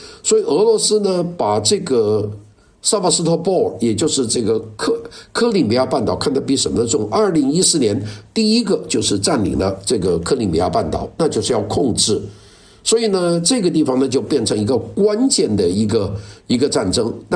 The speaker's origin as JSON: {"language": "Chinese", "country": "China", "said": "我们中国人心目中的马关条约"}